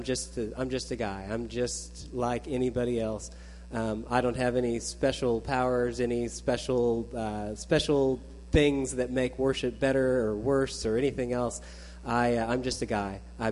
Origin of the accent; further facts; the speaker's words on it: Nixa, Missouri, United States; I grew up here in Nixa, so I've been around here for a long time. I probably know many of you, or many of you might know my family.